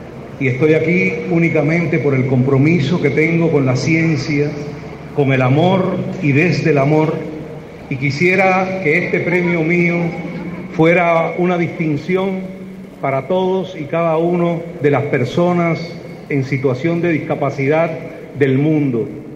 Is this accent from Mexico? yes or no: no; Cuba; yo les digo que a mí, que soy un maestro, cubano, me gusta que me aplaudan.